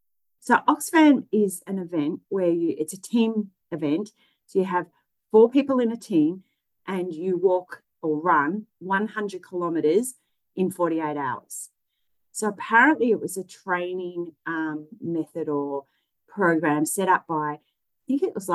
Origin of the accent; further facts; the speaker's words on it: Geelong, Victoria, Australia; because I'm from Geelong, that's like walking from Geelong to Melbourne and then starting to walk back again.